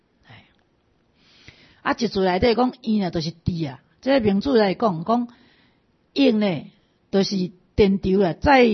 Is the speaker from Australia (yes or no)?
no; China; 所以你看咱中国哦，真的是我们中国人是很可爱的一个面。